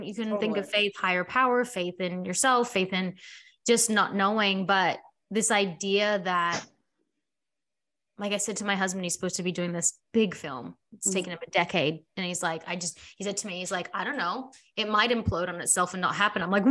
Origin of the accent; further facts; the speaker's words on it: South Africa; now in Australia; like my parents, we immigrated from South Africa, came to Australia, my dad had to start over and he had to like build a future